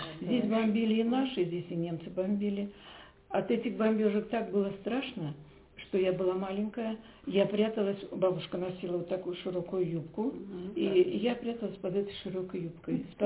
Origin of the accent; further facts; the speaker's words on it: Tosno, Leningrad Oblast, Russia; Я коренная коренной тосинский житель. Вообще мои предки здесь проживали, и родители до войны жили тоже в Тосно.